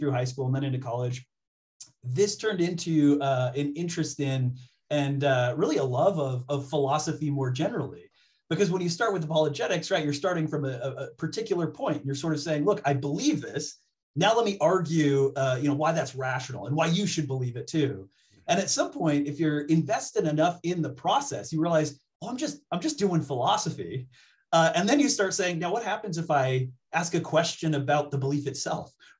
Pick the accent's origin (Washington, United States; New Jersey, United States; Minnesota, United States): Minnesota, United States; So I was on the playground, and I lived in Minnesota. I'm from Minnesota, and I distinctly remember, like, very young, I was on the playground